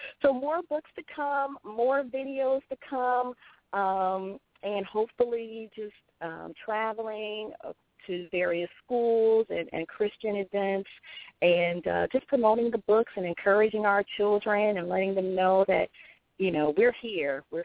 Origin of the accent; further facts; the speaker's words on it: Michigan, United States; Well, I'm from Michigan, and just crossing over to Canada for our summer vacations, Niagara Falls has always been a favorite place to visit